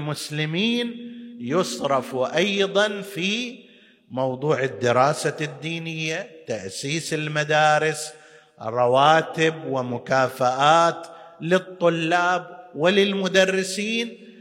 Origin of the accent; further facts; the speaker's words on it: Qatif, Eastern Province, Saudi Arabia; الآن عندنا في القطيف الحمد لله يوجد وجود حوزوي علمي حسن